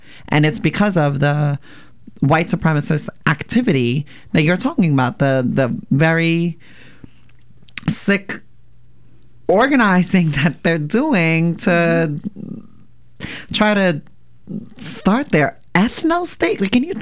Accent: New Jersey, United States; now in Portland, United States; So I'm from New Jersey, and mm-hmm. people are asking me about this place.

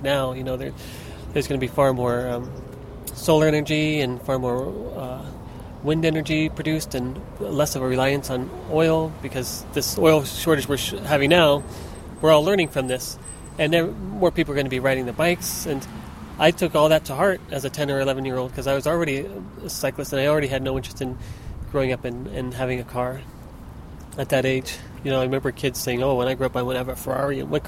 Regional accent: San Francisco, California, United States; I was born in 1966, so I was 10 or 11 years old, and I grew up in San Francisco

